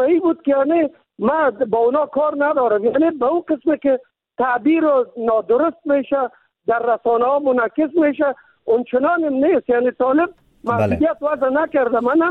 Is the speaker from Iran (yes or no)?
no; Kabul, Afghanistan; ما از کابل هستم، یعنی در قوم تاجک، ولی مسلمان افغان دوست.